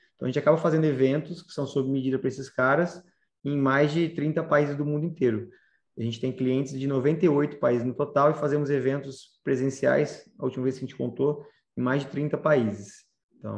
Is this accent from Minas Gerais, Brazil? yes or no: no; São Paulo, Brazil; moved away as an adult; also born or lived in Santos; Eu tenho 40 anos, eu nasci em Santos, mas cresci no interior de São Paulo, na região de Marília, Lins, ali. E fui morar fora a trabalho em 2007.